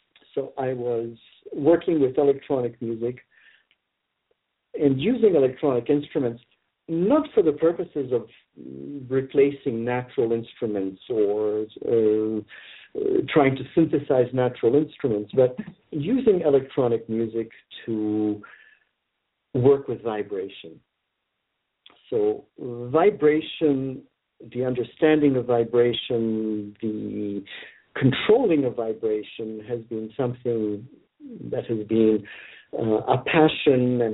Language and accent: English; Toronto, Ontario, Canada; I grew up in Canada, and as a Canadian, we were very used to the multicultural society, first of all. I grew up in Toronto